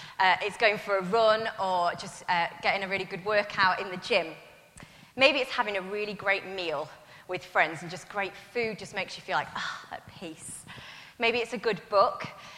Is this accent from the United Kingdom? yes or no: yes; Hull, Yorkshire and the Humber, United Kingdom; I was brought up in Hull on the East Coast